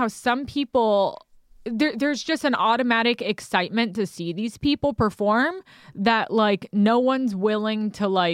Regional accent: New York, United States; Maybe he responded in that tone to me, but I didn't see it because I'm from New York.

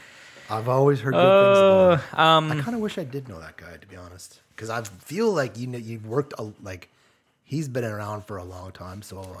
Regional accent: Alberta, Canada; growing up in Alberta, obviously very cold weather

